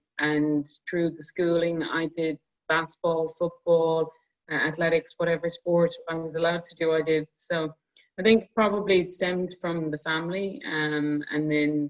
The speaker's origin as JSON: {"language": "English", "town": "Carna", "region": "County Galway", "country": "Ireland", "said": "I suppose my background, I'm originally from Carna in Connemara, a little village on the west coast of Ireland."}